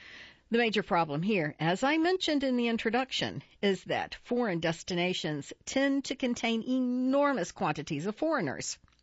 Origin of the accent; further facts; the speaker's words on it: United States; As an American who was raised in America and attended American schools